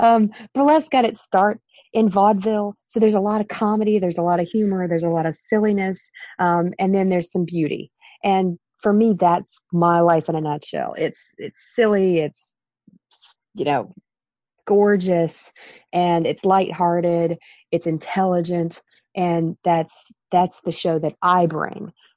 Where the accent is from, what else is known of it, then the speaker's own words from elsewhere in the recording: Winston-Salem, North Carolina, United States; I had moved to Charlotte from, I grew up in Winston-Salem